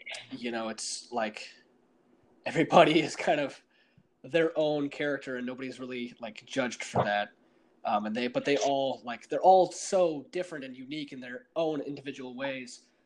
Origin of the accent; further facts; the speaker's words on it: Missouri, United States; And I'm 26. I'm from Missouri.